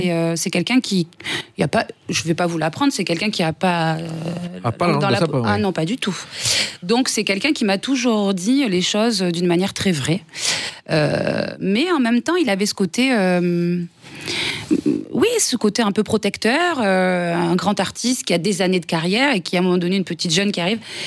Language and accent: French; south of France, France; je viens du Sud et par tous les chemins, j'y reviens. Pour moi, c'était la chose, j'y croyais réellement. Et d'ailleurs, c'est ce qui m'est arrivé, je suis retournée dans le Sud.